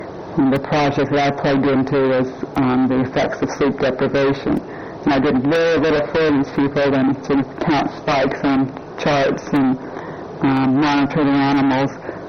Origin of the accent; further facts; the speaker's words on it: Granada Hills, California, United States; also born or lived in Alhambra; No, I grew up in Alhambra, California, until I was about 10, and then my family moved to the San Fernando Valley, and that's where I finished school.